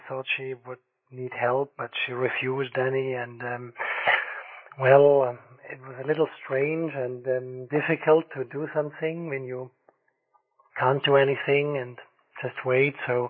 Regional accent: Switzerland; Yeah, I'm from Switzerland.

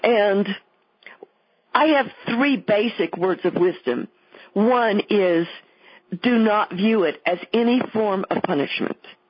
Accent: Texas, United States; I used to say y'all as a Texan, as a generality

